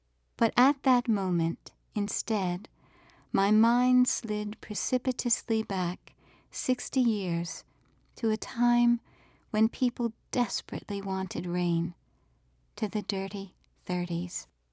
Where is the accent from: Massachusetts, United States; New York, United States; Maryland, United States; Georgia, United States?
Maryland, United States; Baltimore; born there; I was born in 1952 in Baltimore, Maryland. What did I know from dust? I knew alley dust. I knew gutter dust.